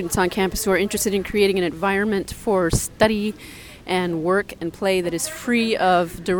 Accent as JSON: {"language": "English", "town": "Nambe Pueblo", "region": "New Mexico", "country": "United States", "said": "I'm from Nambe Pueblo, northern New Mexico."}